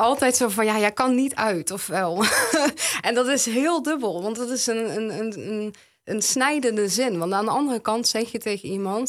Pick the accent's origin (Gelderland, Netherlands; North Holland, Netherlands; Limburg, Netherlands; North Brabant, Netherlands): Limburg, Netherlands; Reuver; 24 jaar, ja. En ik ben eigenlijk opgegroeid in Reuven